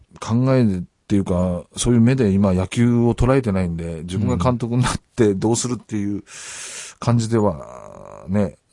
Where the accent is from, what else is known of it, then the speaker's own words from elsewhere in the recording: Kumamoto, Japan; 僕の、ね、生まれた故郷の試合だったやつが。